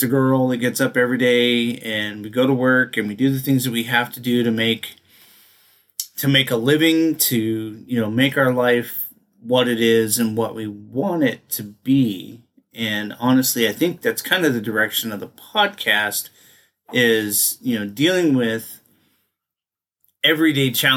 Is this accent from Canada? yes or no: yes; Canada; born there; I was born in Canada. My parents were American, obviously. They, my dad was in the United States Air Force at the time. He was stationed in Canada. That's where I hail from, if you will.